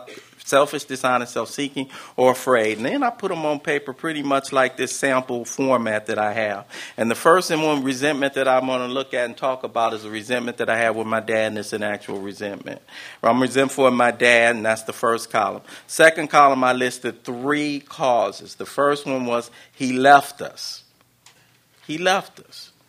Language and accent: English; Los Angeles, California, United States; I come from South Central Los Angeles. I grew up in Watts, and more kids than not didn't have a father at the house.